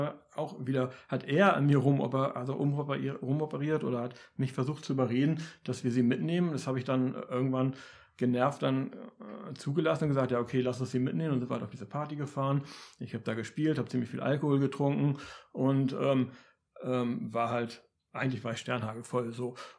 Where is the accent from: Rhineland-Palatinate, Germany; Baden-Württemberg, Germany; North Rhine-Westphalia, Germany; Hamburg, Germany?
Hamburg, Germany; now in Berlin, Germany; Ursprünglich komme ich aus Hamburg und bin halt nach Berlin gezogen, habe über Freunde da eine WG gefunden.